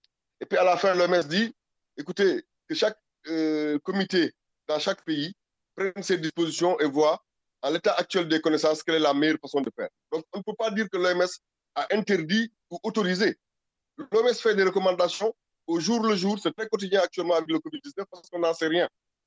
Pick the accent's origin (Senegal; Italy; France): Senegal; nous sommes des Sénégalais.